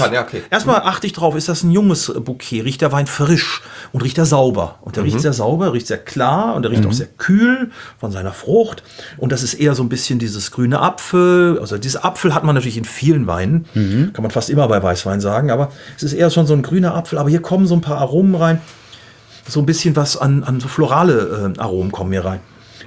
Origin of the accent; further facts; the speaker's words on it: Gütersloh, North Rhine-Westphalia, Germany; Gibt auch welche, die sagen so aus Gütersloh, sag ich mal aus meiner Heimat, die würden sagen, oh, der ölt aber gut.